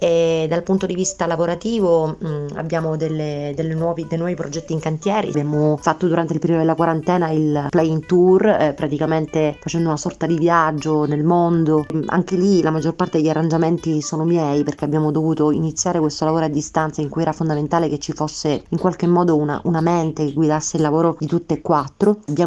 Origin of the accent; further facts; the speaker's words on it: Sicily, Italy; also born or lived in Spain; cercando di creare un sound che possa in qualche modo unire la mia anima siciliana e quest'anima del sud del mondo